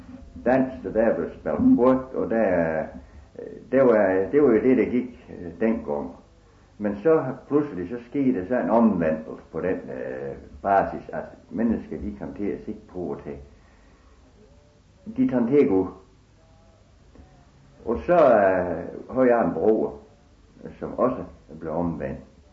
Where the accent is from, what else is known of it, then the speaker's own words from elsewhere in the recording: West Jutland, Denmark; Vi er en vestjyder